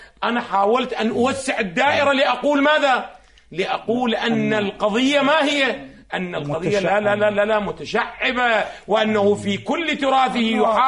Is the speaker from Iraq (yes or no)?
yes; Iraq; أو بعض الأحداث اللي تقع الآن عندنا في العراق